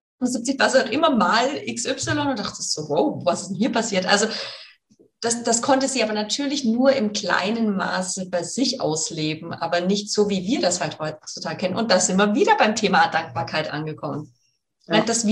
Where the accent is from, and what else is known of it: Baden-Württemberg, Germany; born there; accent: Swabian